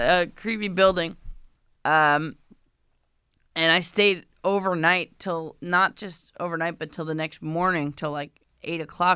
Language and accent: English; New York, United States; I'm from New York.